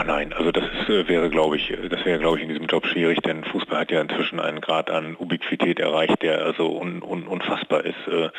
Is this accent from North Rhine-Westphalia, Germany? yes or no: no; Oldenburg, Lower Saxony, Germany; Wir haben auch ein sehr wettbewerbsfähiges Team in Oldenburg. Meine Heimatstadt, es freut mich